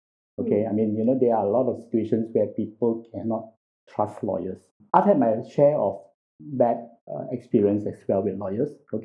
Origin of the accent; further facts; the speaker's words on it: Singapore; also born or lived in Penang, Malaysia; I was born in Malaysia, Penang. I came to Singapore at a very young age and I've been here ever since.